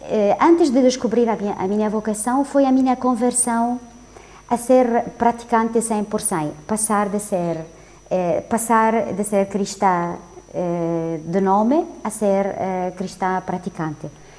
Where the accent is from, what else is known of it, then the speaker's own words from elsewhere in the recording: Lebanon; moved away as an adult; now in Portugal; Pois sim, sou libanesa e portuguesa, sim.